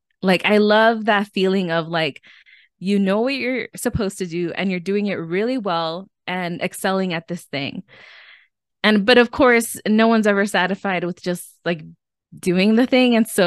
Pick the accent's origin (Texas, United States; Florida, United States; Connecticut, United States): Florida, United States; Miami; because I am from Miami, like, and all the people who worked at FIU were Latinos. We were the majority, you know. I come from a majority minority city.